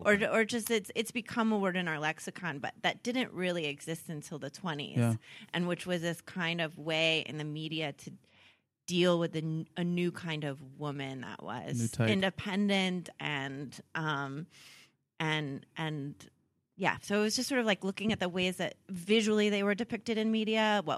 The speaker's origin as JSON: {"language": "English", "town": "Poway", "region": "California", "country": "United States", "tie": "born there", "said": "I was born in Southern California, just outside of San Diego."}